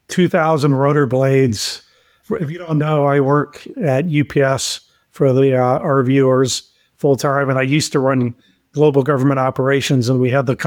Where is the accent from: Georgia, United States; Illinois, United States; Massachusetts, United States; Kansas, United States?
Georgia, United States; also born or lived in Germany / Kentucky; my dad was in the Army. So we were all over Georgia. I was born in Fort Benning. We were in Fort Sill, multiple assignments to Germany, and I graduated in Kentucky, outside of Fort Knox